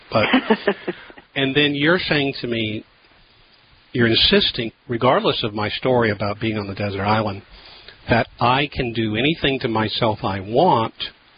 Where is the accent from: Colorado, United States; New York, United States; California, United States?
Colorado, United States; Denver; born there; I was born in the Catholic Hospital in Denver 64 years ago.